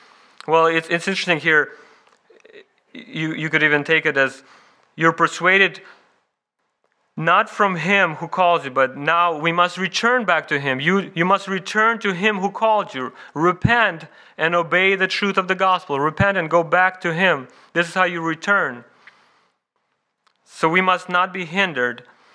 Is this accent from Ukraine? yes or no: yes; Ukraine; I remember as a child growing up in Ukraine and seeing my mom prepare bread